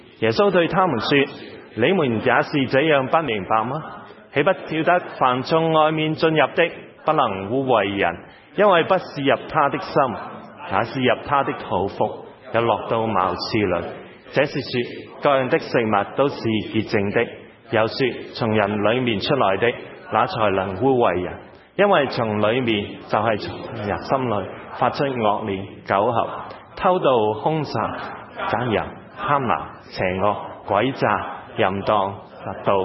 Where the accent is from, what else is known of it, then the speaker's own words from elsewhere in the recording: Sai Wan, Hong Kong; 其實喺香港嘅時候都係有機會去到一個嘅我長大嘅地方，叫西環嘅地方。因為我爸爸是做警察的，那我們在警察宿舍裡面長大